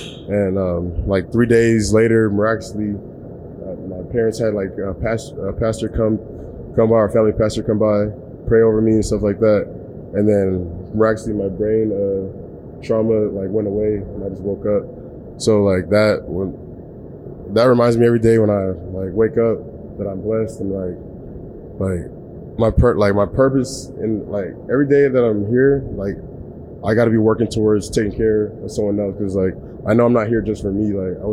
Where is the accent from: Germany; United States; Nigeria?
Nigeria; Like, because I'm from Nigeria, you feel me?